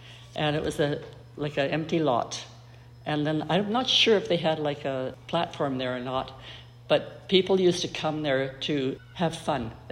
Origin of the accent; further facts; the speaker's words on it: Richmond, British Columbia, Canada; born there; I was born in Richmond, and my birth certificate says Lulu Island. My parents came from back east because they couldn't find any work back there, so they decided to come to Vancouver, and they landed in Richmond.